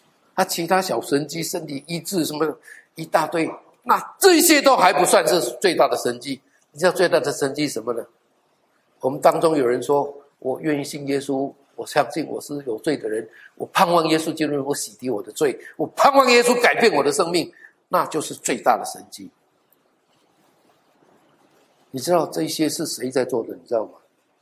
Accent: China; 我是中国人，

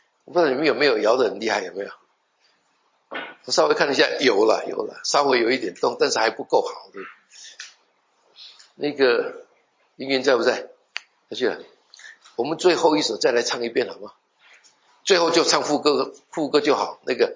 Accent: Taiwan; 因为我是台湾人，可以骂台湾人。

